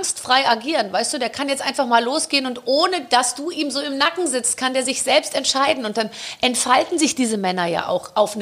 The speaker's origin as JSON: {"language": "German", "town": "Gröbenzell", "region": "Bavaria", "country": "Germany", "said": "Ich komme aus Gröbenzell."}